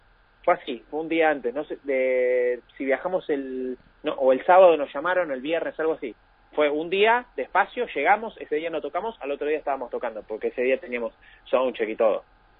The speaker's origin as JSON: {"language": "Spanish", "country": "Argentina", "said": "nosotros siendo de Argentina"}